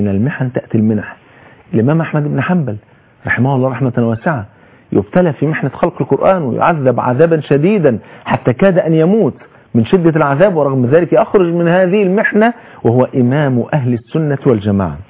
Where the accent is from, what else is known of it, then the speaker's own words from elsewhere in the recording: Egypt; عندنا في مصر